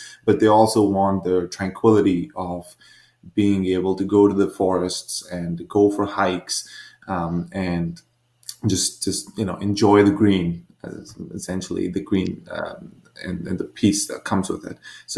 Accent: India; moved away as an adult; so I was born in India I was there through high school and then a couple of years after.

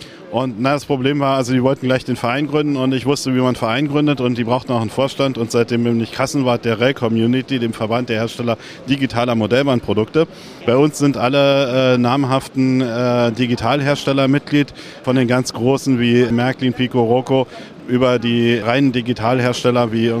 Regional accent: Berlin, Germany; irgendwie als Berliner kann man empfehlen, Wien, das dauert nicht so lange.

